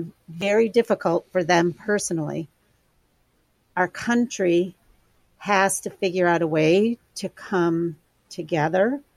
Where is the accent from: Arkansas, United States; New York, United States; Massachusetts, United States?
Massachusetts, United States; North Adams; I'm from North Adams. I'm from the western part of the state, which looks a lot like the kinds of places that people vote for Donald Trump.